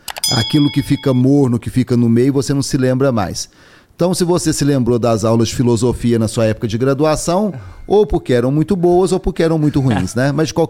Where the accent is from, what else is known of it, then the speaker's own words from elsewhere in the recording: Três Corações, Minas Gerais, Brazil; also born or lived in São Bento do Abade; Eu sou do interior de Minas, né, do sul de Minas, de uma cidade chamada Três Corações. Eu estou registrado lá, mas na verdade eu nasci numa currutela ali pertinho, pequenininha.